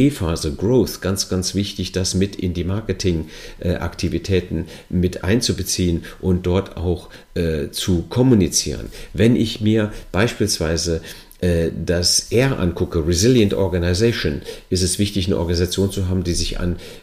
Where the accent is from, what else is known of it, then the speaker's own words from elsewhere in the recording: Rhineland-Palatinate, Germany; wie man bei mir zu Hause im Südwesten sagt. Ich komme aus der Nähe von Trier in Rheinland-Pfalz.